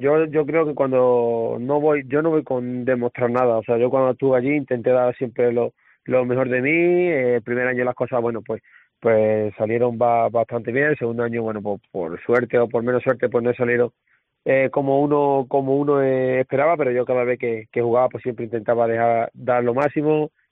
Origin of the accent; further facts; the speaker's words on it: Andalusia, Spain; now in Gijón, Spain; tengo muchas ganas de volver a la que fue mi casa, a la que le tengo muchísimo, muchísimo cariño, de volver a mi tierra Andalucía, que sé que no voy mucho, mucho tiempo